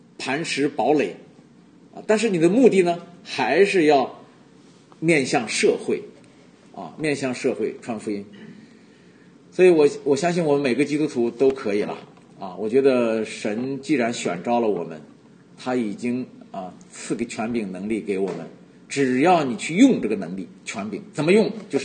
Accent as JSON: {"language": "Chinese", "country": "China", "tie": "born or raised there", "said": "就像那个庄稼，我在农村长大的，庄稼到了该收的时候不收，几天就烂，抢收抢种，是不是这样？抢收庄稼，中国大陆真的这样。"}